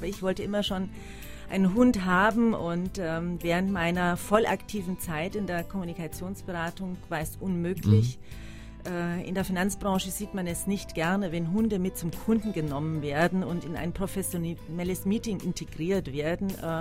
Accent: Germany; ich bin Deutsche, ich stamme nicht aus Südtirol.

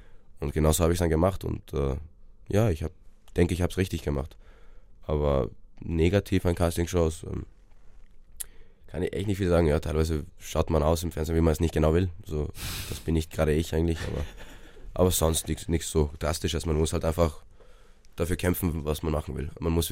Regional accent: Austria; dass ich meine Heimat auch vermisse. Aber wenn ich jetzt einen Monat in Island bin, vermisse ich auch meine Freunde und alles in Österreich und meine Familie.

